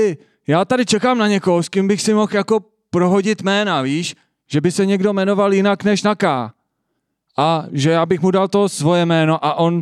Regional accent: Vimperk, South Bohemian Region, Czechia; Já jsem taky z Vimperka

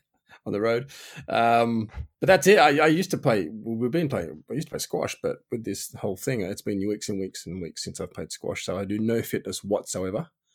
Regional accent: Scotland, United Kingdom; This is being part of being Scottish.

